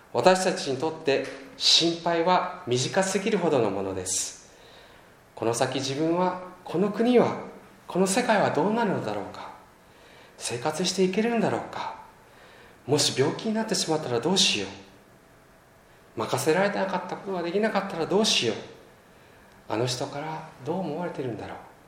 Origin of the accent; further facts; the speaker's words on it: Shimonoseki, Yamaguchi, Japan; 私はここ新下関教会の … の家庭に生まれ育ち